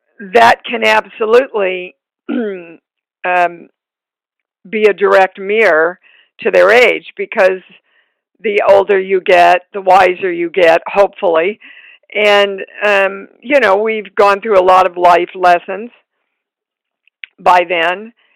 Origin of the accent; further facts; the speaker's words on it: Kansas, United States; I was raised in Kansas, and I had this kind of innate, naive understanding of life that we're just taking care of.